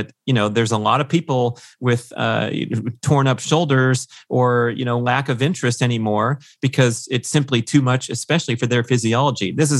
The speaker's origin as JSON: {"language": "English", "town": "Sacramento", "region": "California", "country": "United States", "said": "I said, oh yeah, yeah, I'm from Sacramento."}